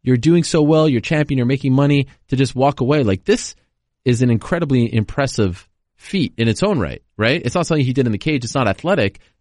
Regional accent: Montreal, Quebec, Canada; And, you know, certainly for me as a Canadian and as a Montrealer, it's a bittersweet moment.

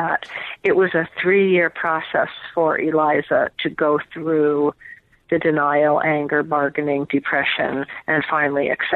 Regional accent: New York, United States; growing up in New York, I had never been camping or set a fire or jigged for ling cod or chopped wood or lived overnight alone in a forest.

